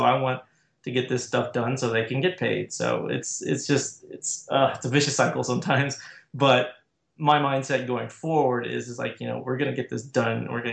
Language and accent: English; Texas, United States; I mean, yeah, I grew up in, I'm from Texas. I grew up here.